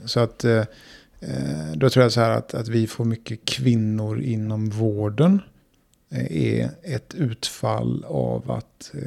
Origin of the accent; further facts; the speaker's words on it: Sweden; Det är ju min värdering i alla fall som svensk.